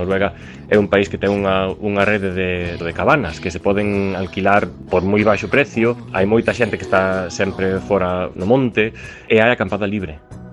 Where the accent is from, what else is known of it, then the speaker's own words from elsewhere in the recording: Chantada, Galicia, Spain; moved away as an adult; now in Oslo, Norway; Pois eu son de Chantada, en Lugo. E viñen a Oslo pois cunha beca